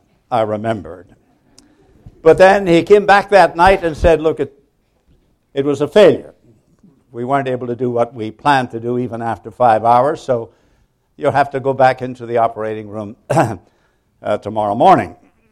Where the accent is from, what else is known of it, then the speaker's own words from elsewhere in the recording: Ireland; being an Irishman and not going by the rules